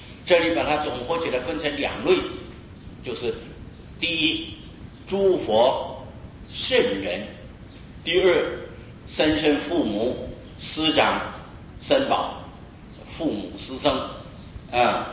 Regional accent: China; 我们中国人穿鞋子穿袜子

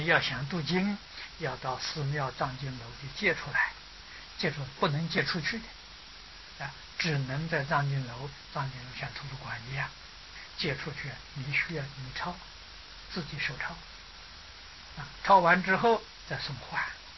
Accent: Anhui, China; 那时候我知道我们家乡好像安徽省呢

